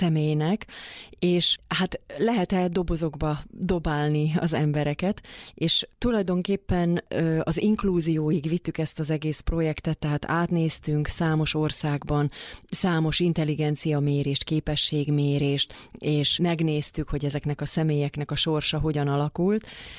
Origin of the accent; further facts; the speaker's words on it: Pálmonostora, Bács-Kiskun, Hungary; hanem kis falu, tehát egy Isten háta mögötti kis falucska ez, ahonnan származom.